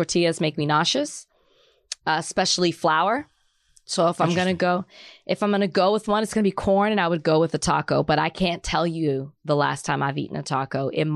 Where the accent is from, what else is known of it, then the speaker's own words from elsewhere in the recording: Texas, United States; I'm from Texas, so I gotta like tacos.